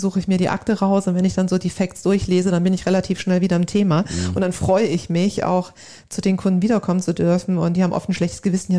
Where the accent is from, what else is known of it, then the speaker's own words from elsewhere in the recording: Wilhelmshaven, Lower Saxony, Germany; Also ich komme aus Wilhelmshaven.